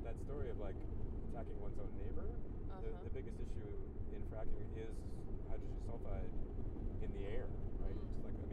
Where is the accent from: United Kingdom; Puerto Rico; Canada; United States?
Canada; that's my generation of growing up in Canada